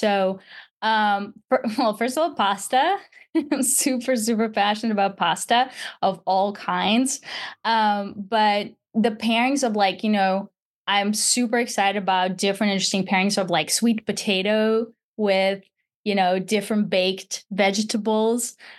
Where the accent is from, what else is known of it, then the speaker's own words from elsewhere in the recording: Russia; when I was a kid growing up in Russia, I used to play with a goat.